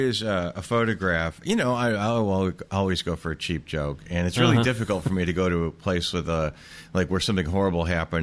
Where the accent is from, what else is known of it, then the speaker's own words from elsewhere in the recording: Detroit, Michigan, United States; well, I'm from Detroit, yeah. So like Ontario is like right across the river